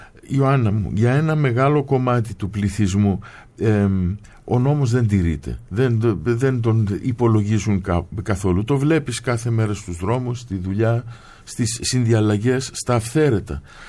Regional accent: England, United Kingdom; Μεγάλωσα και λίγο στην Αγγλία

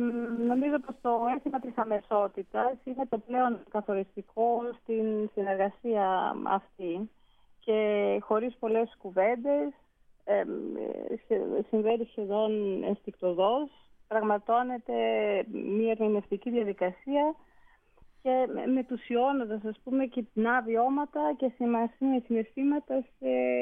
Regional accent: Greece; είμαι πολύ τυχερή που μεγάλωσα στην Ελλάδα, αλλά εξίσου τυχερή που εκπαιδεύτηκα στην μουσική σε γερμανόφωνες χώρες, όπως την Αυστρία και τη Γερμανία.

